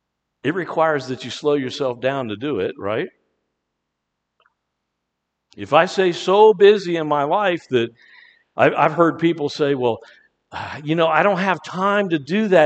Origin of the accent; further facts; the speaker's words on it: Chesapeake Bay, United States; I grew up on the Chesapeake Bay.